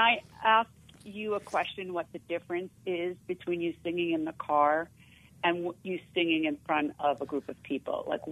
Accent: New York, United States; I went to drama school in London. I came from New York

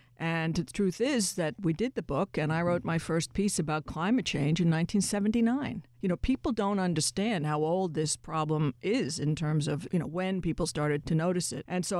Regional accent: New York City, New York, United States; born there; I guess, you know, I was born in New York City in Pelham Bay in the Bronx. I thought Pete Moss was a person.

